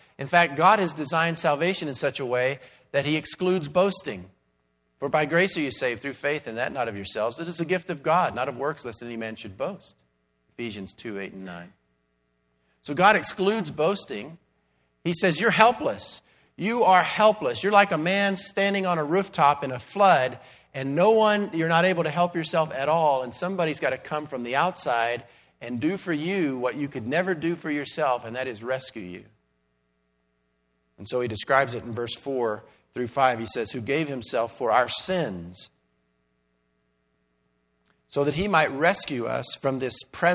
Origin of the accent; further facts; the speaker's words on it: Texas, United States; I'm from South Texas, and there's been a lot of rain in the last 6 months over there.